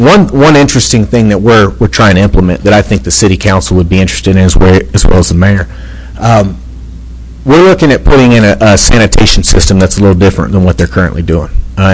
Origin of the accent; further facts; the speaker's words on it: Carlsbad, United States; But I'm born and raised in Carlsbad. I don't like seeing the RV parks come in either, but supply and demand.